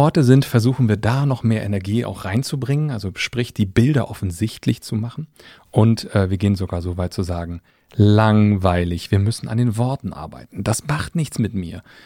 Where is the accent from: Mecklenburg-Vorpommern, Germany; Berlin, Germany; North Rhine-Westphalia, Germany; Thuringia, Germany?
Mecklenburg-Vorpommern, Germany; born there; also born or lived in Hamburg; Ich bin Ossi tatsächlich, geboren in Mecklenburg-Vorpommern.